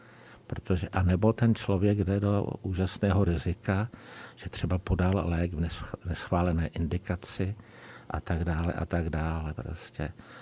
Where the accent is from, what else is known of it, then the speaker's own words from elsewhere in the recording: Bohemia, Czechia; nevýhodou u nás v Čechách je možná to, že my jsme se ještě tedy naši pradědové a dědové moc nectili státní autoritu